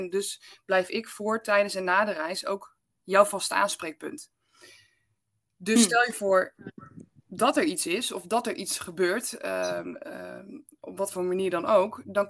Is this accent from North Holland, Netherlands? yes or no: no; Friesland, Netherlands; Ik ben opgegroeid in Friesland.